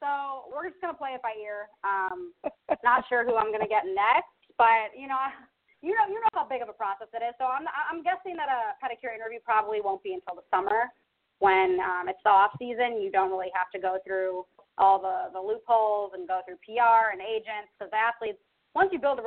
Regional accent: Chicago, Illinois, United States; Well, growing up in Chicago in the 90s, you know, watching Michael Jordan, Scottie Pippen, Dennis Rodman, Steve Kerr, Ron Harper, all those guys, I grew up with that.

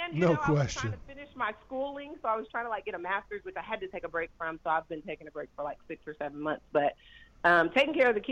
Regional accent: Kansas, United States; because I'm originally from Kansas.

